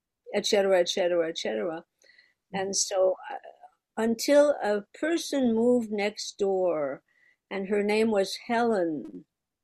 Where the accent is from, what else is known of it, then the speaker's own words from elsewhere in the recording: Ontario, Canada; I was raised in Canada in the province of Ontario.